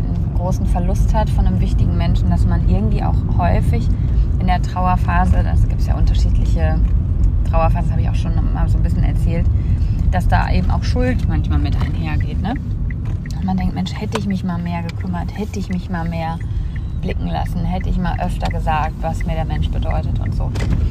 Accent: Bochum, North Rhine-Westphalia, Germany; moved away; also born or lived in Stuttgart / Cyprus / Fuerteventura / Hamburg; ich habe da eben schon nicht mehr in Bochum gewohnt. Ich komme ja aus Bochum ursprünglich und hatte aber vorher schon in Stuttgart 2 Jahre gelebt und in, auf Zypern und Fuerteventura und dann halt eben Hamburg. Und jetzt halt der Norden.

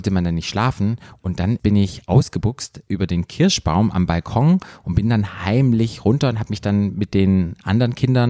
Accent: Baden-Württemberg, Germany; ich komme ja aus dem Schwarzwald und wir hatten einen riesengroßen Garten mit unglaublich vielen Obstbäumen.

